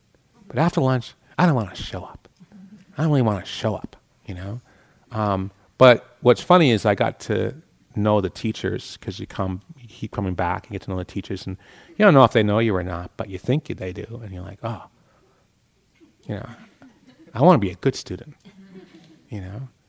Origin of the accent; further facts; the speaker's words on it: Boston, Massachusetts, United States; now in California, United States; I'm from Boston where it's like cold and dark, cold and dark. And so to be in California where it's like warm and buttery